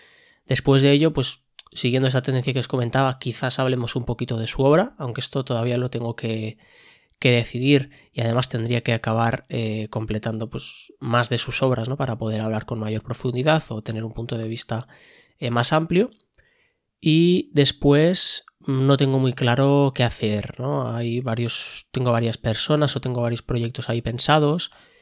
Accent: Barcelona, Catalonia, Spain; Además, yo soy de Barcelona

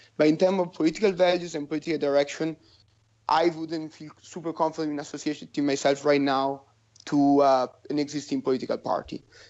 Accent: Italy; English is a second language; So I grew up as an Italian in a European context.

